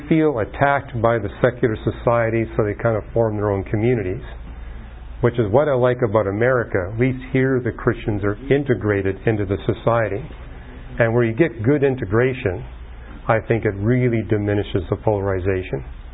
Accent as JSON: {"language": "English", "country": "Canada", "tie": "born or raised there", "said": "and I'm from Canada, that's another place that's highly underpopulated"}